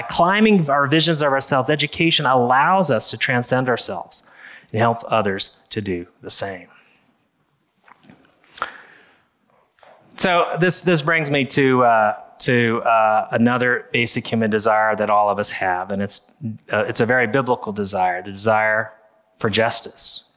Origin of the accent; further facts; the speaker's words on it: United States; I am Chinese. I'm Chinese American. So I don't speak Chinese, but I even when I ask for that menu